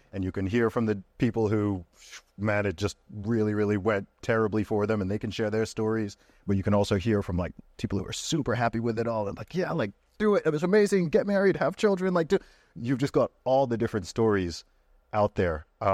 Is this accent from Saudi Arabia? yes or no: yes; Saudi Arabia; the environment I grew up in Saudi Arabia, it was... all married couples, like, divorce was extraordinarily rare.